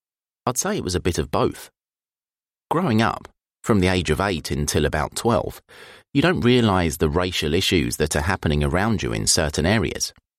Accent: Elephant and Castle, London, United Kingdom; I'm originally from Elephant and Castle. I'm from the Aylesbury estate. It's massive, one of the biggest estates in Europe.

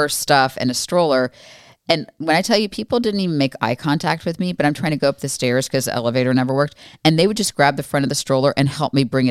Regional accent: Florida, United States; And it was scary. I was from Florida

